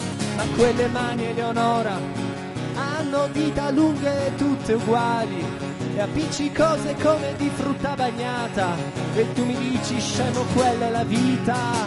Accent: Turin, Piedmont, Italy; Io vengo da Torino, per cui ho la grossa sfiga che il mare lì non c'è, per cui per noi piemontesi il mare significa andare in Liguria.

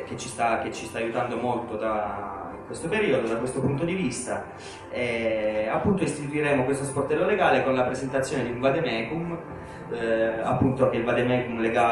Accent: Abruzzo, Italy; Io sono abruzzese e diciamo che sono quello che sono proprio perché vengo da dove vengo.

